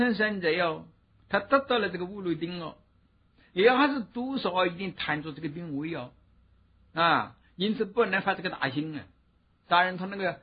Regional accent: China; 用我们中国人的这个说话来说

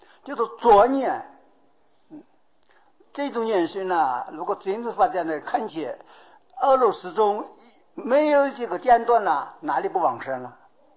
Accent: China; 梵到我们中国人叫做止

